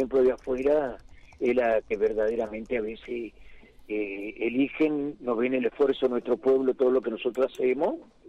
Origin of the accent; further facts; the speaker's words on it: Argentina; vos viste como somos todos los argentinos.